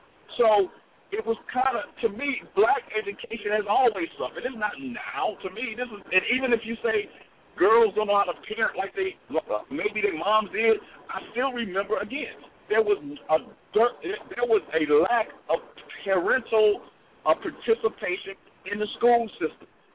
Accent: Chicago, Illinois, United States; I'm from Chicago originally, so I remember

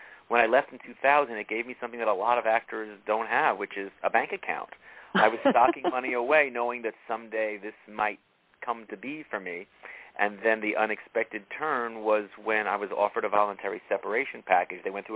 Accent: New York, United States; accent: New York; moved away as an adult; now in San Diego, United States; Not originally. I'm a New Yorker. When I first moved out here, I talked like this, but I had to learn to tone it down because I wasn't getting any of my roles for acting.

